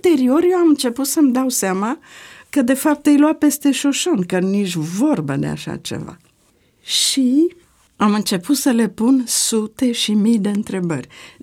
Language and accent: Romanian; Bucharest, Romania; born there; deși foarte puțin am locuit acolo, eu m-am născut în Ferentari.